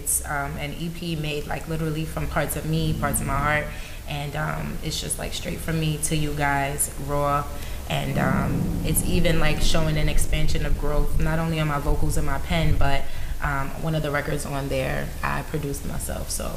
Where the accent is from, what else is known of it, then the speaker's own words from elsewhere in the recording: Harlem, New York, United States; I'm from Harlem.